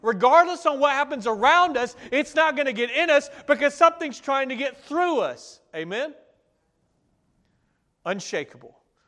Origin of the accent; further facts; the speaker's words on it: Georgia, United States; So I grew up in Northwest Georgia. I was a kid with blue hair.